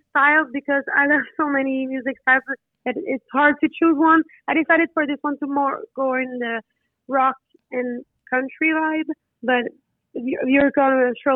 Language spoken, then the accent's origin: English; Quebec, Canada; English is a second language; I'm from Quebec, so it's important to speak both languages.